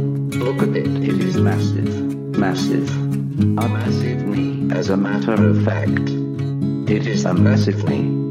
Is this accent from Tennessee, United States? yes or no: yes; Tennessee, United States; I'm from Tennessee.